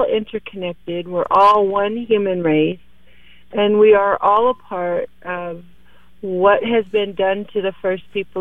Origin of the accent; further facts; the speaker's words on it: Celilo, Oregon, United States; I come from Celilo, the greatest trade center in the U.S. before it became the U.S., and we were a very giving people